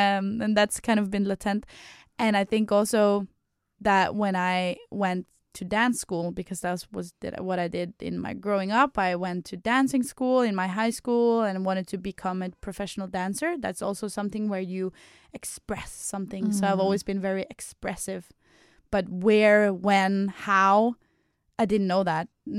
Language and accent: English; Trondheim, Trøndelag, Norway; moved away as an adult; now in Copenhagen, Denmark; I'm 25 years old, turning 26 now, 1st of November. I live in Copenhagen and I've lived there for 4 years, but I'm originally from Norway, mm-hmm, from Trondheim, which is a small town, yeah, in Norway.